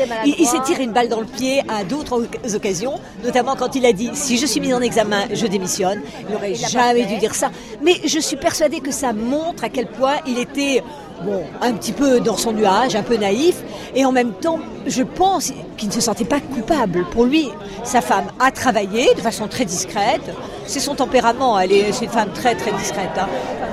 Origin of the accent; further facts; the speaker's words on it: Saint-Germain-en-Laye, Île-de-France, France; Saint-Germain-en-Laye.